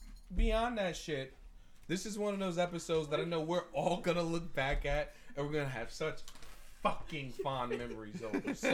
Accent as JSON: {"language": "English", "town": "Bronx", "region": "New York", "country": "United States", "said": "I'm from the South Bronx."}